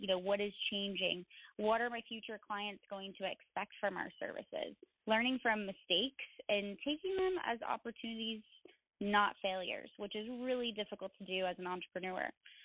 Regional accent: Napa Valley, California, United States; It also helps that I'm born and raised in Napa Valley and grew up working in the hospitality industry.

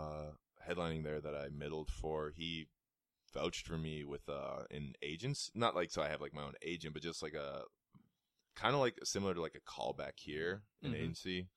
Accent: Canada; I felt pride in being Canadian, and I'd never felt that before. And I don't want to leave Canada.

